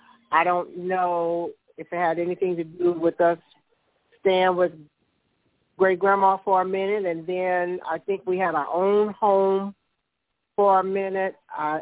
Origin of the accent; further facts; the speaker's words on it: Collinsville, United States; Growing up in Collinsville was challenging to me at times, you know, at a young age.